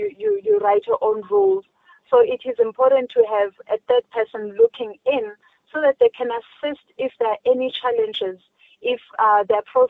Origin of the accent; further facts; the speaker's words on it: South Africa; as a South African, as a black child